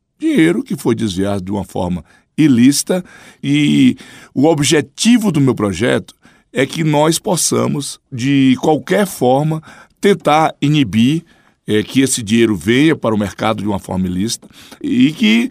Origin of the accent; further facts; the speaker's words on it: Acre, Brazil; principalmente lá no meu estado do Acre.